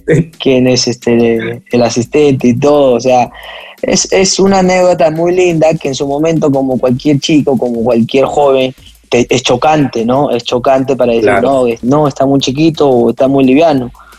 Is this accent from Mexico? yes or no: no; Huamachuco, La Libertad, Peru; also born or lived in Trujillo; Yo vivía en Huamachuco, definitivamente mi papá hizo su vida allá, nací en Trujillo, nos fuimos para allá por X motivo de la vida